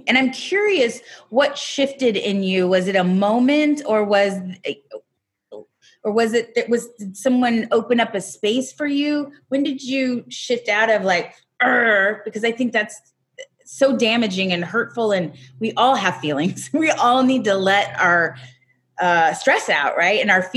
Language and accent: English; Raytown, Missouri, United States; I come from Raytown, Missouri. I come from an Italian family.